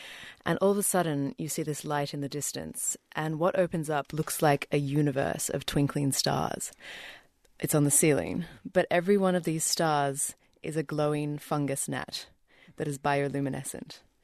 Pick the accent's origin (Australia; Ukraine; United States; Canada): Australia; also born or lived in New Zealand; the place of my birth, which is New Zealand. I grew up in Australia, but was born in New Zealand.